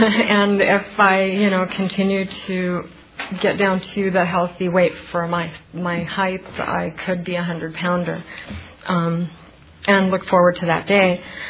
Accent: Mexico; first language Spanish; English is a second language; So, growing up in school, you know, I'm also Mexican, and Spanish was my first language. So I started school not speaking English

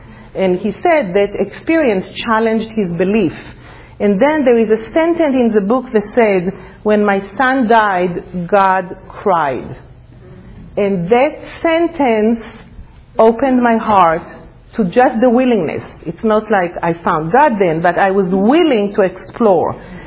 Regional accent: Israel; So I grew up in Israel, but we never went to temple, there was no God.

